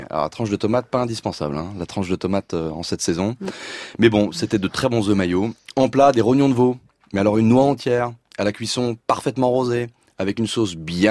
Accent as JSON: {"language": "French", "town": "Montargis", "region": "Centre-Val de Loire", "country": "France", "tie": "born there", "said": "Oui, Montargis aussi, vous avez raison. Mais à Lyon, c'est vrai. Je parlais de ma ville natale."}